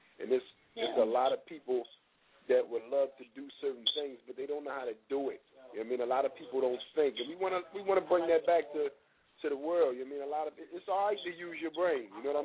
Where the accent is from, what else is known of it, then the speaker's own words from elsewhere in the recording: Philadelphia, Pennsylvania, United States; It's not that we're from Philly, so we have issues. It's just kind of different down. It's different in our hometown because we grew up hard.